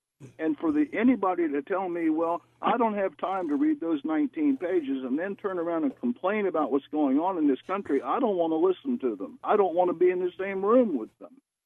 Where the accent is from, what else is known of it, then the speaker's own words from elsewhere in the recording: Ohio, United States; I grew up in Ohio.